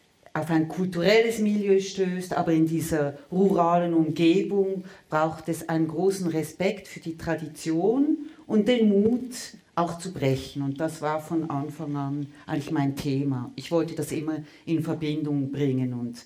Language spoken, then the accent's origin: German; Basel, Basel-Stadt, Switzerland; ich bin Baslerin